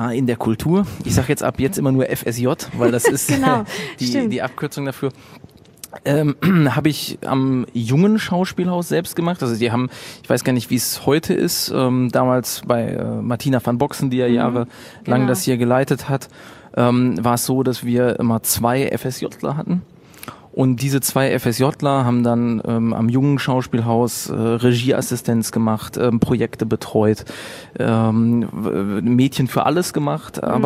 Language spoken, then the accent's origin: German; Bochum, North Rhine-Westphalia, Germany; Ich bin in Bochum geboren und war immer hier total verwurzelt mit meiner Stadt. So, weiß nicht, ich bin lokalpatriotisch schon aufgewachsen, auch mit dem VfL und alles.